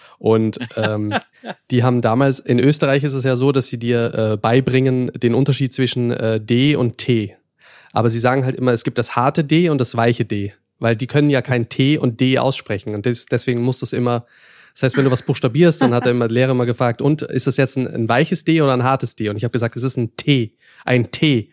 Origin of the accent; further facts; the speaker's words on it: Saarland, Germany; also born or lived in Mannheim; ich bin ja geboren in Mannheim und ursprünglich aufgewachsen im Saarland. Das heißt, ich konnte auch das Saarländische mal.